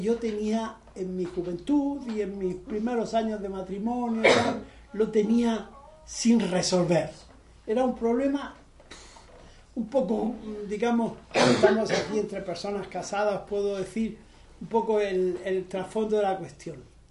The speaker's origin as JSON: {"language": "Spanish", "town": "Granada", "region": "Andalusia", "country": "Spain", "said": "Yo soy granadino, y con más hambre que piedras, o sea, había piedras y hambre en aquellos años."}